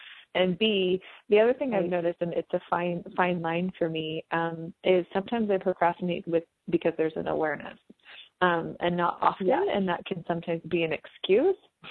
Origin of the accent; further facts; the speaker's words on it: Durango, Colorado, United States; And I'm here with Dr. Nicola. We are both from Durango, Colorado